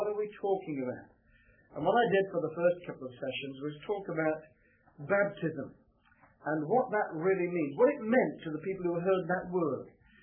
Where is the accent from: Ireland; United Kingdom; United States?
United Kingdom; West Midlands; I come originally from North Staffordshire, the potteries part of the world that is sometimes referred to as smoke on stench. And it really was pretty polluted when I was a boy growing up.